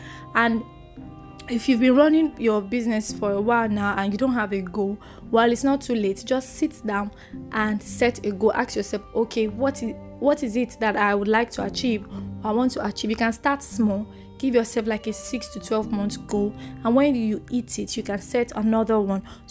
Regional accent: Lagos, Nigeria; I speak pidgin sometimes. I'm a Lagosian. I'm from Lagos, Nigeria.

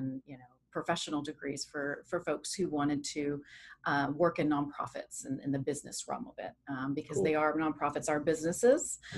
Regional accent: Los Angeles, California, United States; now in Washington, United States; So I was born and raised in Los Angeles. I'm not a native of Washington, but I've been in Washington now for almost 10 years now

